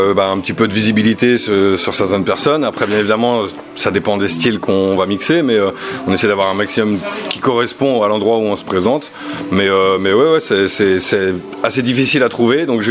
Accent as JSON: {"language": "French", "town": "Évreux", "region": "Normandy", "country": "France", "said": "Moi, je suis d'Évreux à la base, et en ce moment, bah, je suis un petit peu à droite, à gauche, mais je suis dans la région normande."}